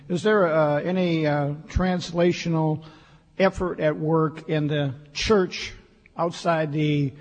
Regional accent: Detroit, Michigan, United States; from Detroit, Michigan.

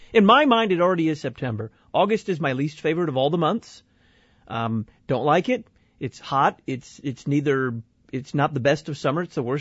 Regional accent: Deep South, United States; I'm from the Bible Belt in the Deep South, and I don't live in St. Louis. I live outside of St. Louis in Illinois.

